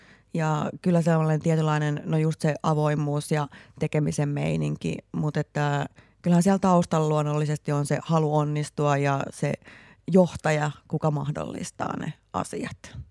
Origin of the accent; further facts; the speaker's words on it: Lahti, Päijänne Tavastia, Finland; Enkä mä millään tapaa tuollakaan häpeästä, että me ollaan Lahdesta.